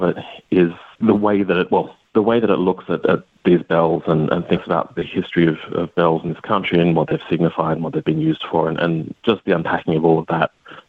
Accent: Perth, Western Australia, Australia; now in Melbourne, Australia; So I'm mostly Noongar, Yamashin Wongai on my father's side. So originally from Perth and now living and working on Bunurong country in Melbourne.

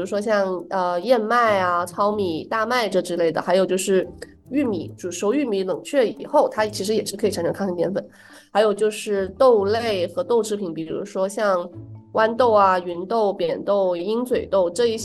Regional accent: China; 就比如说我们中国人可能长期吃白米饭

